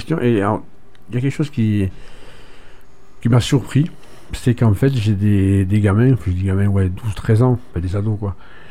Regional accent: Figeac, Occitanie, France; moi je suis on va dire un local, hein, je suis comme la radio, je suis né à Figeac, donc je ne dirais pas l'âge, mais il y a pas mal de temps de ça.

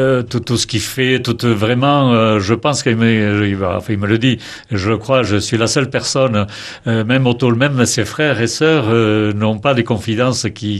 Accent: Nouvelle-Aquitaine, France; je suis basque et je suis catholique pratiquant.

